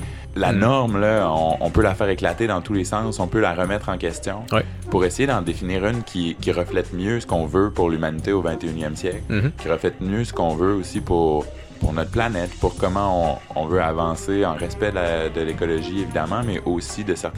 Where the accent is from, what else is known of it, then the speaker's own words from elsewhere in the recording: Quebec City, Quebec, Canada; Je suis originaire de la ville de Québec.